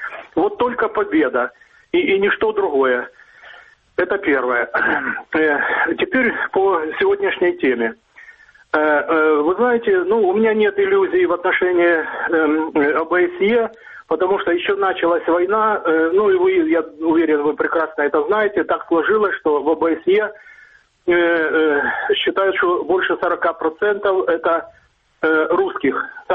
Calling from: Dnipro, Dnipropetrovsk Oblast, Ukraine; город Днепр.

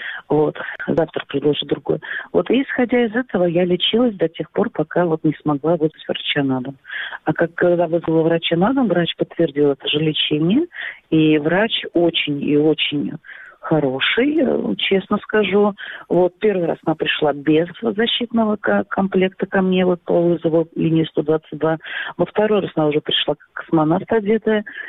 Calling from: Simferopol, Crimea, Ukraine

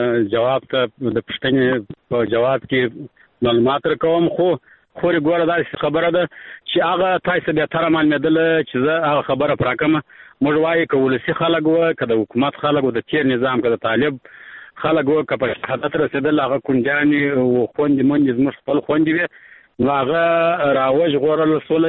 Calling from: Arghandab, Kandahar, Afghanistan; لکندار ولایت ارغنداول سوالیس د ټلیفون په کار شم خورې

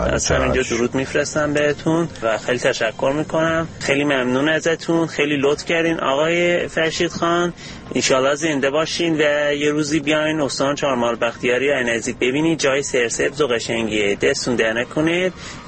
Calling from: Birmingham, West Midlands, United Kingdom; از برمینگهام انگلستان با تماس میگیرم. اصلیت بختیاری دارم،

